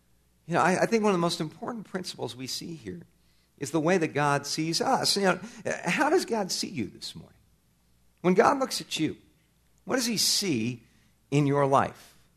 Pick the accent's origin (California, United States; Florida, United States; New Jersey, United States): California, United States; I grew up in Southern California. I come by this honestly.